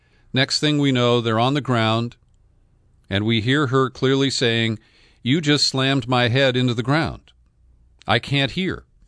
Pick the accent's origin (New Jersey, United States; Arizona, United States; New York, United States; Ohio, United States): Ohio, United States; Cincinnati; Number 83 occurred in Cincinnati, my hometown.